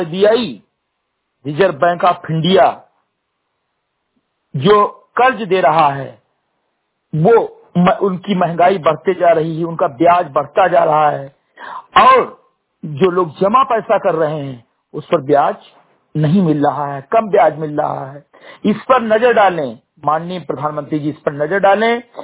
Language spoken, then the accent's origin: Hindi; Uttar Pradesh, India; ग्राम सभा सिमरी गटई विकासखंड मीनपुरा जनपद बहराइच का मूल निवासी हूं